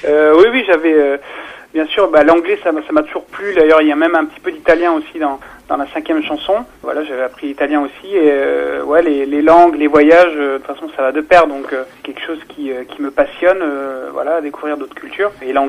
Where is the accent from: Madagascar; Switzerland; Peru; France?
France; Thionville, Grand Est; le conservatoire donc en Lorraine, parce que je suis originaire de Lorraine, de Thionville.